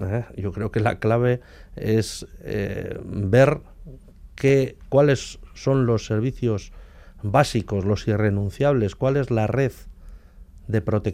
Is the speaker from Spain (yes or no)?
yes; Abanto y Ciérvana, Basque Country, Spain; yo soy de la zona minera y en aquella época había un 57% de paro juvenil en mi pueblo, en Abanto y Ciervana, y un 36% de paro global